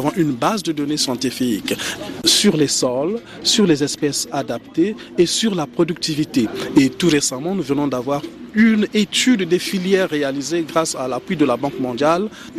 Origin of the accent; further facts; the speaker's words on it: Republic of the Congo; Chez nous, en République du Congo